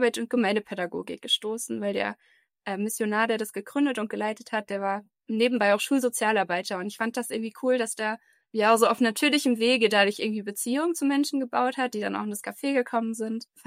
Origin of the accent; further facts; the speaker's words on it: Aschaffenburg, Bavaria, Germany; Ursprünglich komme ich aus dem Raum Aschaffenburg, bin da aufgewachsen in einem freikirchlichen Kontext